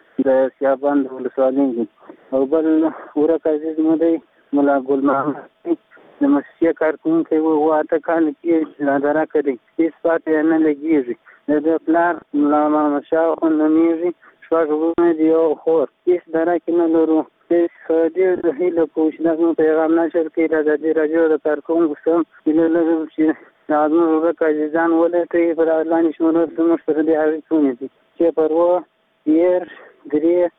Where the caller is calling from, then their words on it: Helmand, Afghanistan